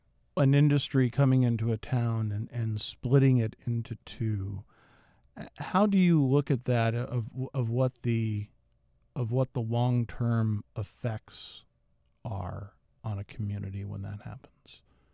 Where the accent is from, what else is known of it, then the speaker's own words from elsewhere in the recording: Philadelphia, Pennsylvania, United States; And when I think of Pennsylvania, I grew up in Philadelphia